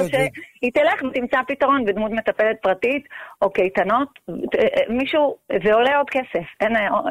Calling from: Bnei Brak, Tel Aviv District, Israel; אצלנו בבני ברק, מערכת החינוך מושבתת

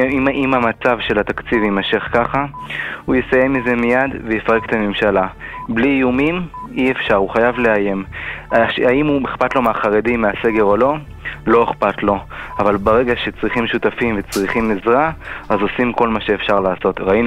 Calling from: Jerusalem, Jerusalem District, Israel; אני מירושלים.

